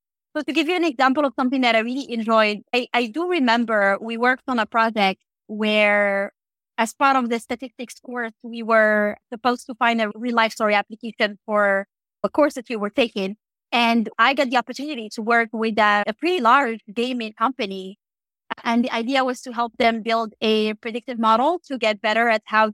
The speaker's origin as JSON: {"language": "English", "town": "Paris", "region": "Île-de-France", "country": "France", "tie": "born or raised there", "also_born_or_lived": "Morocco", "said": "So I was born in Morocco, actually. I'm originally from Morocco. I grew up in Paris."}